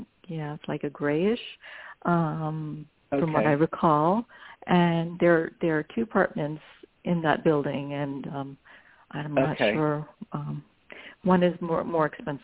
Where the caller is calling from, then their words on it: New Jersey, United States; I'm calling from New Jersey.